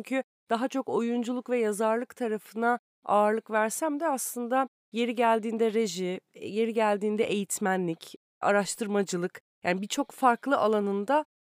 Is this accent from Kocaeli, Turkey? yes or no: yes; Kocaeli, Turkey; also born or lived in Eskişehir; Kocaeli'nde büyüdüm ben. Bir dönemde Eskişehir'de yaşadım depremden sonra, 99 depremi.